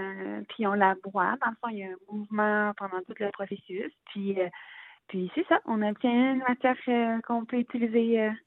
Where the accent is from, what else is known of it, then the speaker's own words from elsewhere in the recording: Quebec City, Quebec, Canada; on vient de la ville de Québec